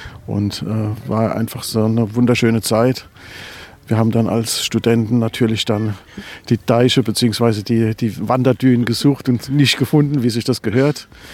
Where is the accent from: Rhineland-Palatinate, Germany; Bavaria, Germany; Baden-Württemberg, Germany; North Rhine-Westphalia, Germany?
Rhineland-Palatinate, Germany; Wir beide kommen aus der Südpfalz und sind seit vielen Jahren hier auf Föhr, immer wieder zur Osterzeit.